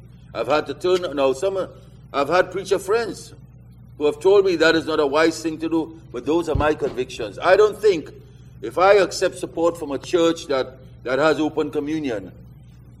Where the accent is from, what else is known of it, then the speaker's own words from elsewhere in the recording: Trinidad & Tobago; born there; I was born in Trinidad. It's a small island there. It's a twin island country, Trinidad and Tobago. But I've been there like since 1950.